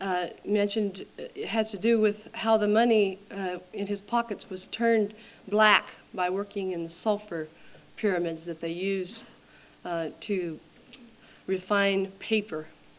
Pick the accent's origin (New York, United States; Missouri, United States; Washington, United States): Washington, United States; Port Angeles; born there; moved away; When I came here in 1977, I was coming from Port Angeles, Washington, which is where I was born.